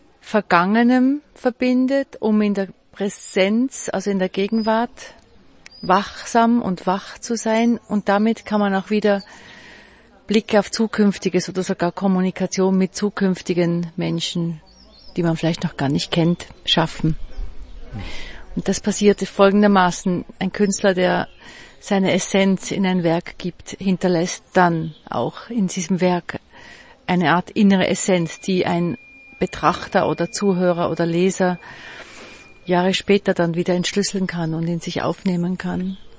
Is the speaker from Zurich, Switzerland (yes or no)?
no; Basel, Basel-Stadt, Switzerland; born there; moved away as an adult; Also ich bin ja in Basel geboren, habe dort studiert, bin von Basel dann weggegangen, sozusagen schon als junge Frau, viel auf Reisen.